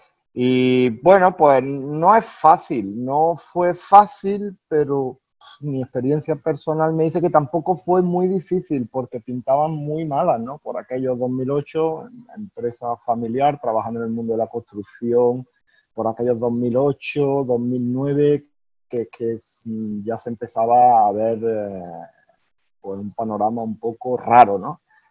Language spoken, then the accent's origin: Spanish; Spain; sus grandes planes como buenos españoles que somos y disfrutones.